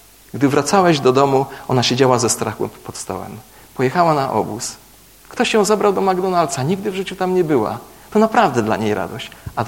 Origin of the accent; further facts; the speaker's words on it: Gąsocin, Masovian Voivodeship, Poland; now in Warsaw, Poland; ja pastor z Warszawy, choć jestem z małej wsi Gąsocin, zapamiętajcie tę nazwę